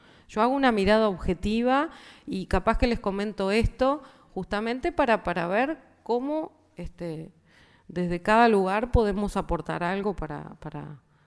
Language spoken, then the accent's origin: Spanish; Uruguay; en qué lugar nos encontramos como profesionales uruguayos trabajando